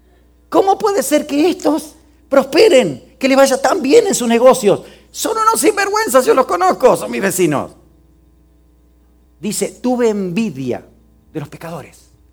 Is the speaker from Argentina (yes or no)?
yes; Pehuajó, Buenos Aires Province, Argentina; Pehuajó es mi pueblo, donde yo fui criado en Argentina. Es una ciudad tremenda.